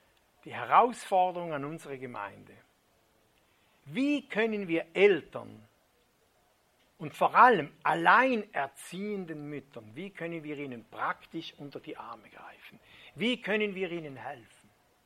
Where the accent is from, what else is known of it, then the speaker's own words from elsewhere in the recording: Switzerland; wo wir als Schweizer Servola gebraten haben